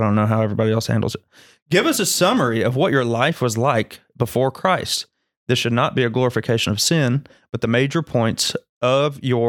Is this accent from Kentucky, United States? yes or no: yes; Springfield, Kentucky, United States; I am from Springfield, Kentucky, which is 2 hours south of here. And I'm 34 years old.